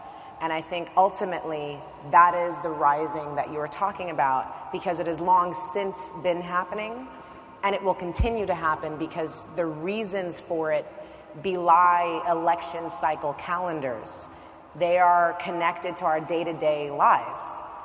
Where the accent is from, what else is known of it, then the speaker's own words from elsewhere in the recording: New York City, New York, United States; I grew up in New York City during the crack and heroin and HIV/AIDS epidemics.